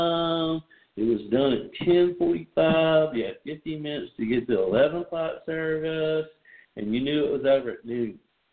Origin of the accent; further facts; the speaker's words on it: Birmingham, Alabama, United States; I grew up in Birmingham, Alabama.